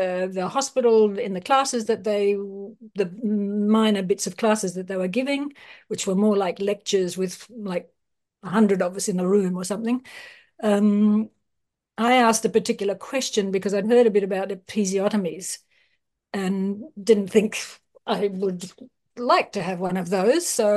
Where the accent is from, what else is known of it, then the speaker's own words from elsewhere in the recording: Australia; I mean, I'm Australian. My husband at that point was, so he's from England. That's how come we're over there having that baby. Came back here to Australia